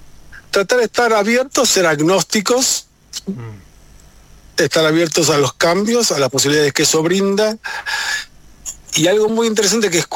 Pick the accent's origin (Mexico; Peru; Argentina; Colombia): Argentina; Yo como ciudadano argentino no lo comparto